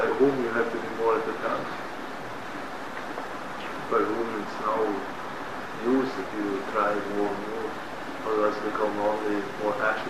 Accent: Connecticut, United States; English is a second language; And I said, no, I come from Connecticut.

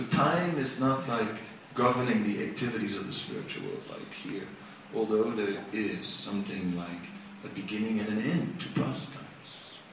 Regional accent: Netherlands; I'm from Holland, so I know about boats because it also has lots of water.

